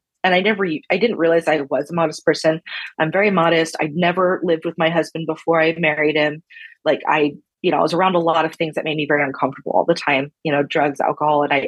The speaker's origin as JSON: {"language": "English", "town": "Los Angeles", "region": "California", "country": "United States", "moved": "as an adult", "said": "I was like, well, I'm far away from Los Angeles and I don't know how I'm ever going to get back."}